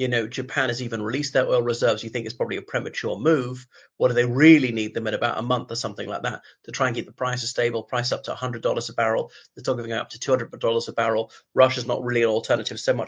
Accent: Ireland; o everybody … from Ireland.

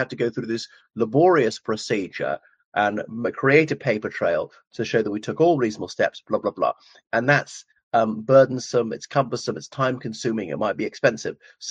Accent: Ireland; from Ireland.

